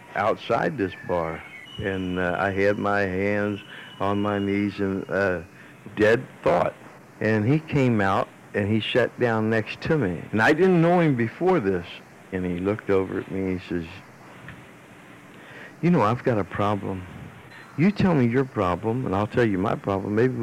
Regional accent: Cincinnati, Ohio, United States; I'm from Cincinnati, Ohio, and I've spent most of my life with the set of spoons in my hand.

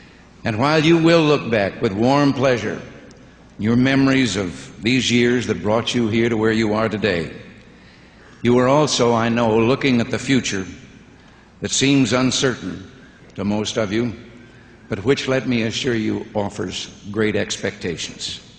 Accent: Illinois, United States; Growing up in Illinois, I was influenced... I was influenced by a sports legend so national in scope that it was almost mystical.

